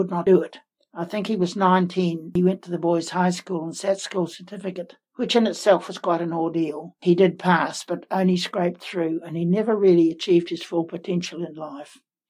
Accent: Pukatitri, Hawke's Bay, New Zealand; So I grew up in Pukatitri in Hawke's Bay. We lived in this wooden house that great-granddad had hewn from the local bush.

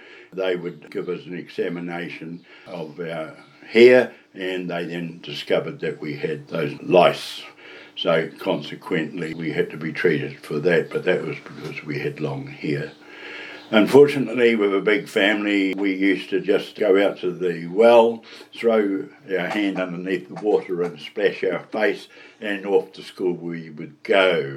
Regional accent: Hastings, Hawke's Bay, New Zealand; date of birth 27th of March 1942. I was born in Hastings Hospital and was brought up on Norton Road at the corner of Allergan Road, and when I turned five I then attended Parkvale School.

